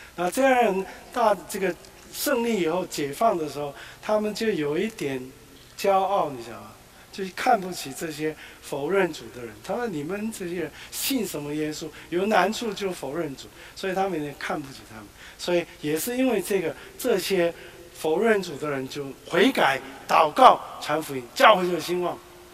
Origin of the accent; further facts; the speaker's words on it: South Korea; moved away; 从小出生长大在韩国